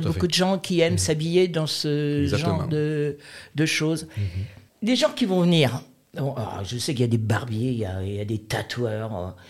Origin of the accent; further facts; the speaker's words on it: Paris, Île-de-France, France; accent: Parisian; parce que moi je suis une Parisienne avec un accent parisien.